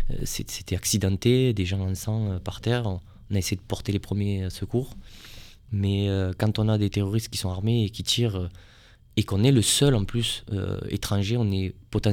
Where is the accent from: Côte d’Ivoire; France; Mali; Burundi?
Burundi; Bujumbura, Bujumbura Mairie; je suis de Bujumbura, la capitale